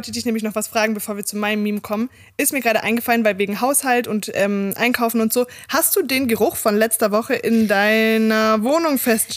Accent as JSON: {"language": "German", "region": "Swabia", "country": "Germany", "said": "Und ich bin Schwabe"}